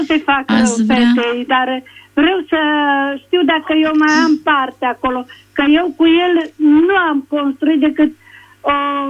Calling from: Târgu Mureș, Mureș County, Romania; Bună ziua, sunt din Târgu Mureș

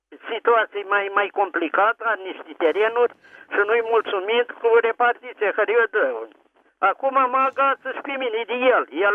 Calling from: Piatra Neamț, Neamț County, Romania; Sunt din Piatra Neamț.

